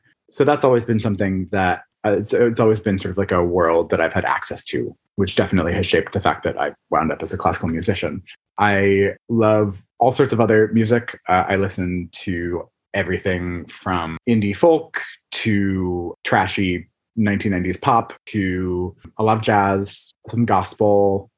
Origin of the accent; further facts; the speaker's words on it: Connecticut, United States; I grew up in Connecticut. My parents are veterinarians.